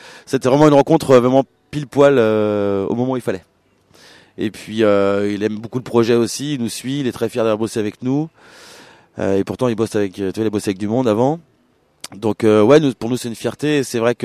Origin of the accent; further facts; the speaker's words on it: Nantes, Pays de la Loire, France; Donc, on est nantais, encore une fois.